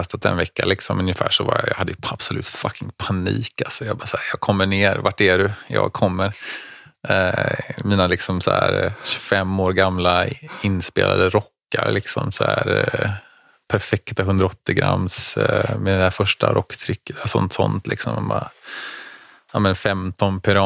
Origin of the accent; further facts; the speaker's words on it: Onsala, Halland County, Sweden; när jag växte upp i Onsala